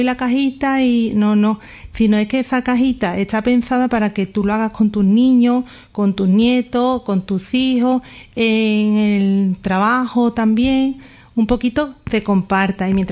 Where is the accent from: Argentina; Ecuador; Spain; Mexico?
Spain; Lebrija, Andalusia; yo soy de Lebrija, mi marido